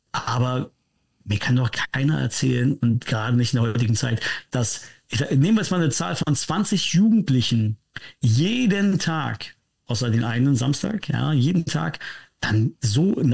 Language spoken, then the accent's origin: German; Karlsruhe, Baden-Württemberg, Germany; Bin aus Karlsruhe.